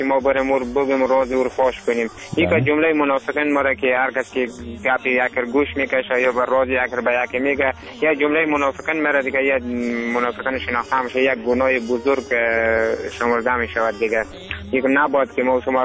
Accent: Afghanistan; همه ما شما افغان هستیم

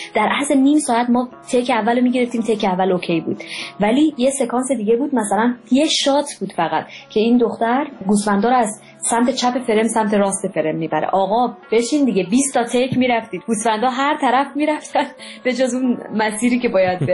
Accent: Afghanistan; به عنوان یک افغانی وقتی میشینم یک فیلمی رو نگاه میکنم که افغانستانی که مثلا حالا امسال 15 سال شده که من افغانستان زندگی میکنم و یک شناخت بسیار خوبی دارم از افغانستان

